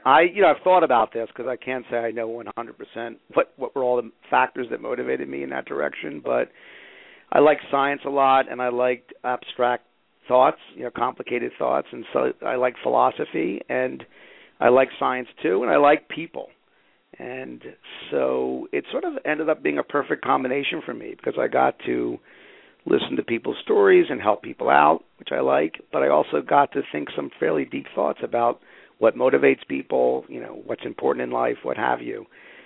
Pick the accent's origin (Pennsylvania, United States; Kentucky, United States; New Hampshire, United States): Pennsylvania, United States; Philadelphia; I grew up in around the Philadelphia area